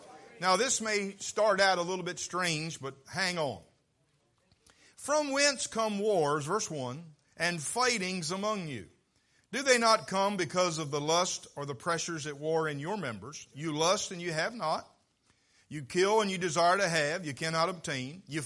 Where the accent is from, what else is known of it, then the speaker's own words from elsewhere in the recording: Vienna, Maryland, United States; I was born and raised in Vienna, and I'm trying hard to do something about Dorchester County coming out in me. My wife gave me a visa to come to Wicomico, and so far it's not been expired.